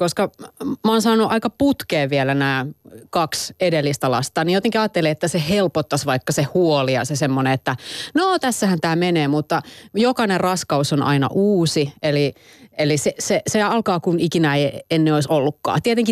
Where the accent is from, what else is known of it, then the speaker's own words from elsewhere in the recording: Jyväskylä, Central Finland, Finland; now in Helsinki, Finland; kyllä mä oon jyväskyläläinen. Kyllä mä oon aika landepaukku. Mä huomaan, mä asun ihan Helsingin keskustassa nykyään, mutta musta virtaa semmoinen. Mä oon silleen, että mä oon tämmöinen epäilyttävä töölöläinen, että en mä kuulu tänne.